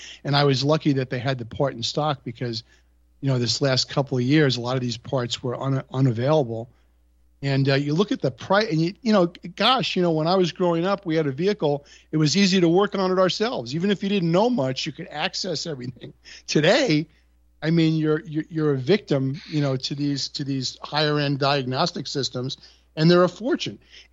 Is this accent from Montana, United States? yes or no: no; New York, United States; I mean, I grew up in New York, so, you know, if you had something to say, you wanted to get it out fast.